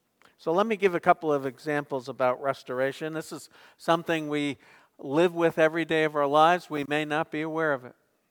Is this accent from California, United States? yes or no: no; New Jersey, United States; And I grew up in Jersey. I'm a Jersey boy.